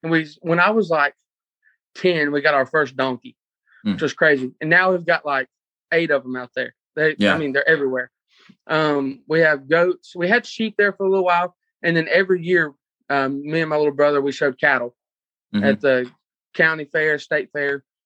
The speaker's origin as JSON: {"language": "English", "town": "Royal", "region": "Arkansas", "country": "United States", "tie": "born or raised there", "said": "So I grew up in Royal, Arkansas, a little bitty town right outside of Hot Springs."}